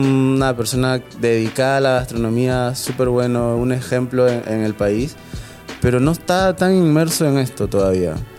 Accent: Lima, Peru; Yo soy del norte de Lima, entonces tenía que mudarme a la capital para poder estudiar una carrera como tal.

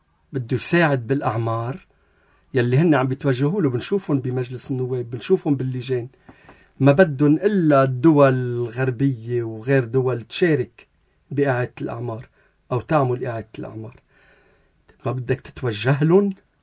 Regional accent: Lebanon; كلبنانيين

